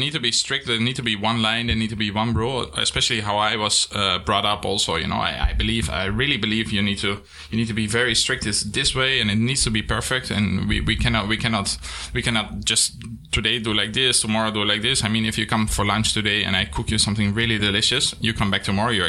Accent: Green Heart, Netherlands; English is a second language; And as I said, I'm from the Green Heart. So in the Green Heart, it's very famous that there's a lot of flower business.

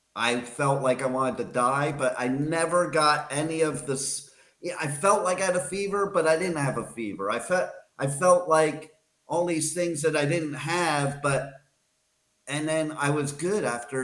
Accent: Florida, United States; it's in my home state. It's in Daytona Beach at the Daytona Speedway.

